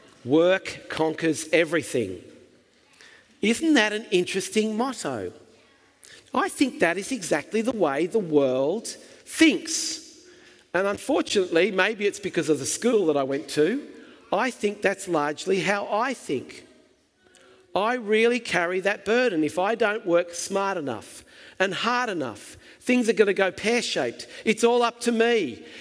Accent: Albury, New South Wales, Australia; I grew up in Albury and I went to Albury Primary School, Albury Public School.

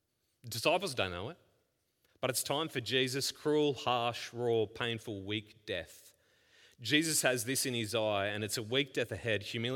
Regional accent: Queensland, Australia; Some of you know, I grew up in Queensland.

